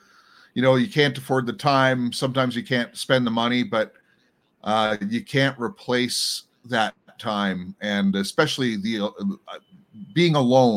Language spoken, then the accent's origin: English; Los Angeles, California, United States; Oh, I'm from Los Angeles.